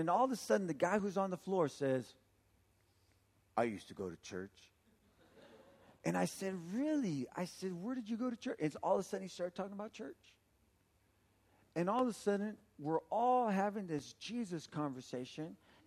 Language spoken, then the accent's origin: English; Santa Ana, California, United States; Now you got to remember, I'm from Santa Ana. I'm from the hood, from the barrio, right? Our church is in the hood. We got really large Spanish-speaking church ministries